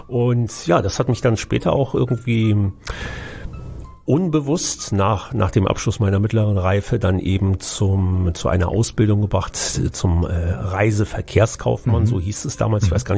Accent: Düsseldorf, North Rhine-Westphalia, Germany; Ja, also ich bin in Düsseldorf geboren, in dem Stadtteil Unterrath, der am Flughafen war.

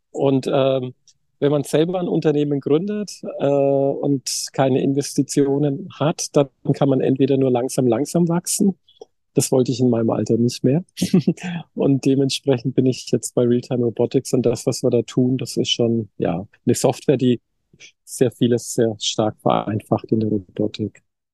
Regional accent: Würzburg, Bavaria, Germany; ich stamme aus Würzburg, aus Mainfranken

